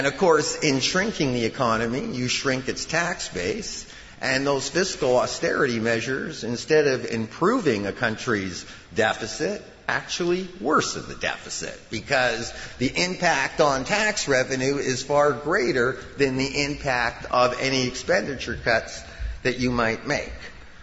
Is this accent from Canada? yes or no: yes; Canada; because I'm Canadian and I know about the Canadian tar sands.